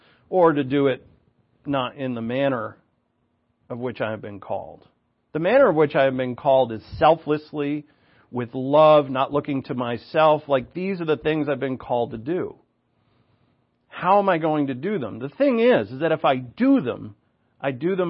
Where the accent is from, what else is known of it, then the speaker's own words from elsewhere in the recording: Ireland; Because, right, I'm Irish. I live my life and my childhood in Irish pubs